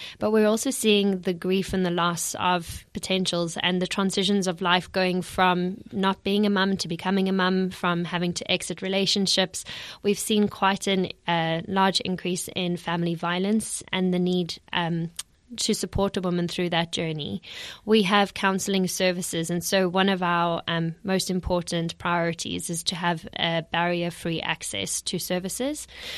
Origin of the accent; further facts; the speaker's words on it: South Africa; So for those who haven't picked up on the accent just yet, I'm originally from South Africa.